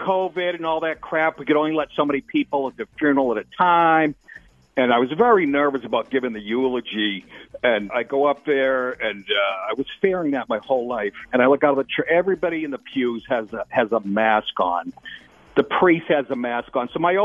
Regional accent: Massachusetts, United States; This town reminds me of when I grew up in North Shore of Massachusetts, and it's like the 70s.

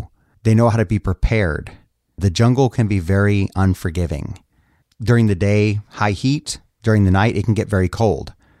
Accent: United States; need to take this moment to say we're Americans, and we will do our best to pronounce things, but since we're not from the Netherlands and we have never even been to Panama

